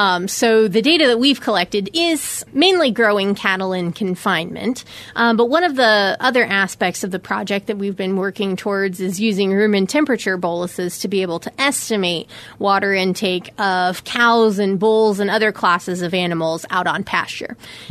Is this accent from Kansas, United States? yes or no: yes; Kansas, United States; But I grew up in Kansas, and it's something I've always sort of been thinking about in the back of my mind.